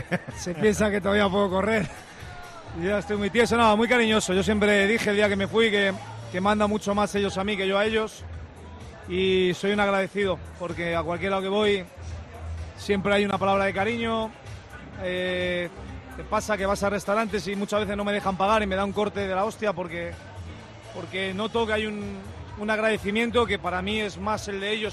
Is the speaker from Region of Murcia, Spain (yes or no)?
no; Madrid, Community of Madrid, Spain; yo soy un madrileño alicantino casi ya.